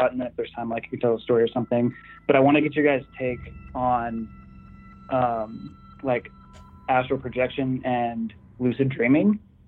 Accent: Austin, Texas, United States; I'm from Austin, Texas.

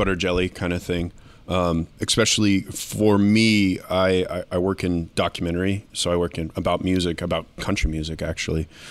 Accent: Texas, United States; now in New York, United States; I'm from Texas, but I moved to New York doing film, like acting kind of stuff.

